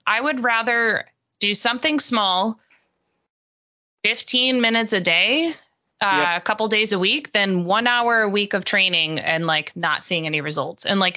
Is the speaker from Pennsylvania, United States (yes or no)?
no; New York, United States; because I'm from Long Island, so...